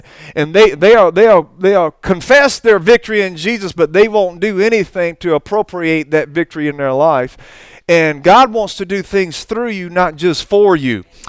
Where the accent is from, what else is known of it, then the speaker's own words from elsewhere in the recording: Alabama, United States; You know, I'm from Alabama. We say some redneck terms, you know.